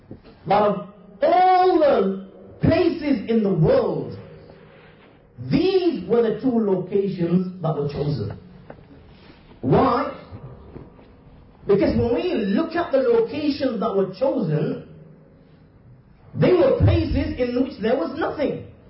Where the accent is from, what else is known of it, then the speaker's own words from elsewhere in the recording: Bradford, Yorkshire and the Humber, United Kingdom; Mawlana is originally from Blackburn. I'm from Bradford.